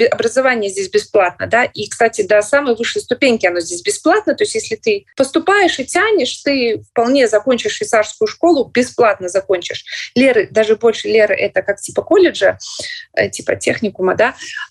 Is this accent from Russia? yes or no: no; Belarus; Но мы-то белорусы знаем